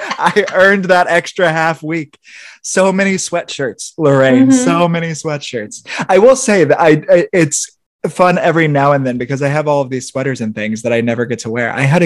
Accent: Terre Haute, Indiana, United States; also born or lived in Milwaukee / Chicago; I grew up in Terre Haute, Indiana, spent some time in Milwaukee, then Chicago.

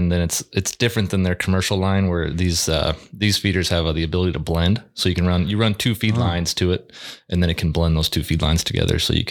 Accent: Orange City, Iowa, United States; currently reside in Northwest Iowa. Just moved back to my hometown of Orange City, so that's been fun.

